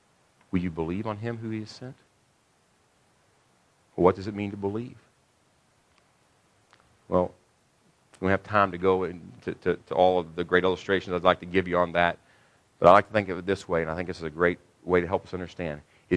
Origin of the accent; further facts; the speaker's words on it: Texas, United States; We're tough. We're Texans even. We're even better than the Americans.